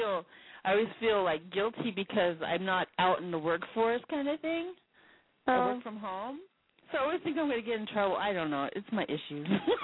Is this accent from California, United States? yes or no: yes; Thousand Oaks, California, United States; now in Bakersfield, United States; I'm from Ventura County. I was raised in Thousand Oaks, but right now I'm in Bakersfield.